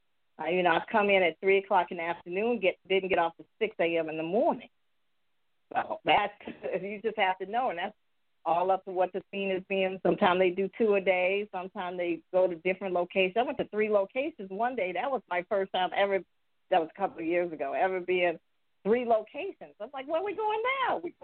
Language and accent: English; Markham, Illinois, United States; I grew up here in Markham. I grew up on the east side.